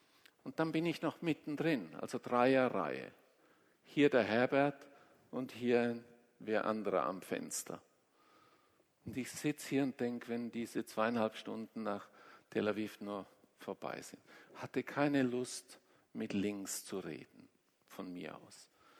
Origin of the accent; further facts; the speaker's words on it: Switzerland; Und dann sagt er: Ich bin Schweizer. Ah, ich auch.